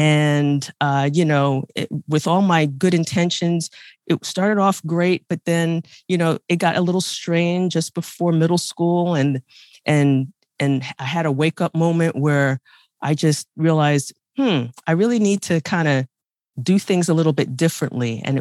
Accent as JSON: {"language": "English", "town": "Bronx", "region": "New York", "country": "United States", "tie": "born or raised there", "said": "I was born in the South Bronx, raised by Bronx, New York, raised by a single mom who immigrated from Jamaica."}